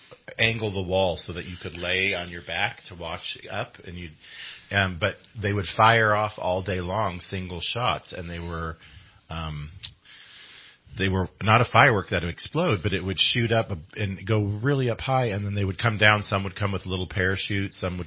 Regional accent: Santa Barbara, California, United States; I grew up partially in the Santa Barbara, and they'd do that, too.

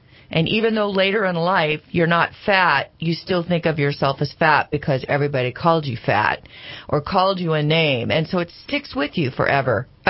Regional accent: Sacramento, California, United States; He actually was in Sacramento, my hometown, on KFBK for years and years and years.

